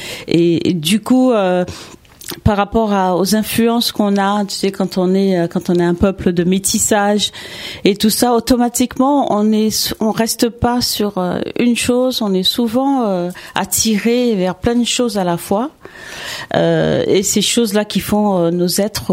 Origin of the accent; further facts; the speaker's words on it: Guadeloupe; born there; Je suis née en Guadeloupe. Mm-hmm. Mais je suis équanaise depuis quelque temps déjà.